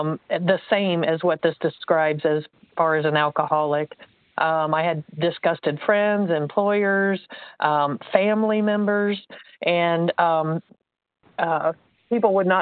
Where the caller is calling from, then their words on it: Indiana, United States; I'm calling from Indiana.